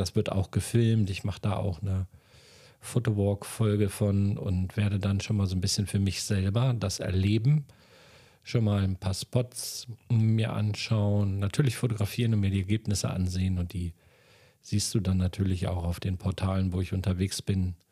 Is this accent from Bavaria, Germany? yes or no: no; Göttingen, Lower Saxony, Germany; morgen gleich schon geht es in meine Heimatstadt nach Göttingen